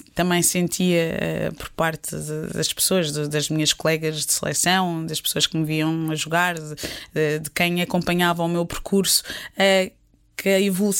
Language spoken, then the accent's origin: Portuguese; Portugal; moved away; a primeira vez que eu saí de Portugal foi para a Suécia. Foi um choque incrível, porque um país super diferente do meu, frio.